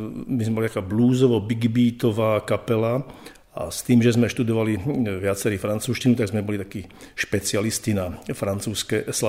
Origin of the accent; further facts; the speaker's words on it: western Slovakia, Slovakia; pretože sme zo západného Slovenska